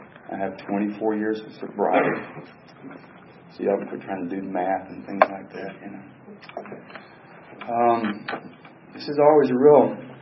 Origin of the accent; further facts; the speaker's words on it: Atlanta, Georgia, United States; I was born in Atlanta, Georgia. I was raised in Atlanta, a place they call East Atlanta Village now.